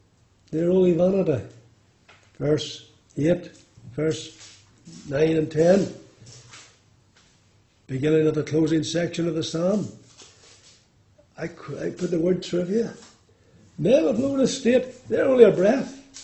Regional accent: Lurgan, Northern Ireland, United Kingdom; I come from Lurgan

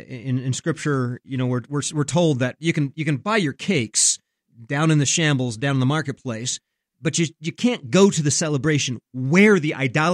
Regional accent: Oregon, United States; Aaron, you've got a family, and I think you're up in Northwest Oregon. By the way, that's my home state.

